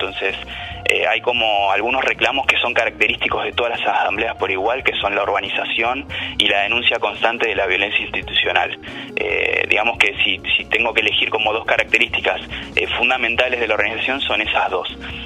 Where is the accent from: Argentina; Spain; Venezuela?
Argentina; Buenos Aires Province; now in Montevideo, Uruguay; allá en Buenos Aires, yo soy bonaerense de la zona